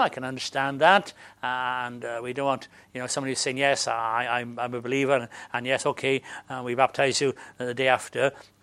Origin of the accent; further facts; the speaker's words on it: Wales, United Kingdom; I'm Welsh